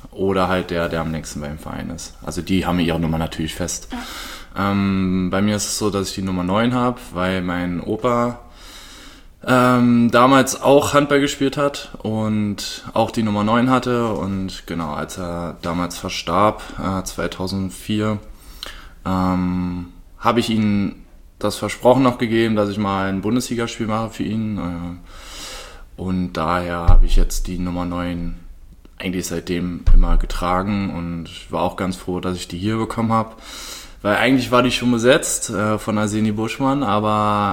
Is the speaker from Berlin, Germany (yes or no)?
yes; Berlin, Germany; also born or lived in Potsdam; now in Dresden, Germany; Heimat, ich bin ein Berliner. Ne? Kein Potsdamer.